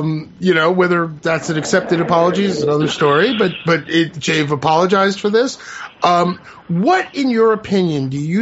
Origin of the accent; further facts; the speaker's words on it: Brooklyn, New York, United States; born there; I personally was born in New York City. I was born in Brooklyn.